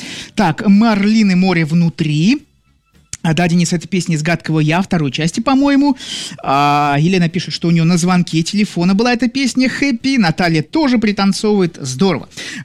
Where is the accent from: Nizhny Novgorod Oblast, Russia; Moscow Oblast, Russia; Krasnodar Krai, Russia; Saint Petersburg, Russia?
Saint Petersburg, Russia; из какого города я, из Петербурга